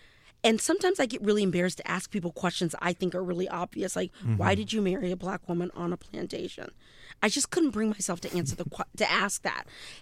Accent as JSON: {"language": "English", "region": "the South", "country": "United States", "said": "but I'm from the South"}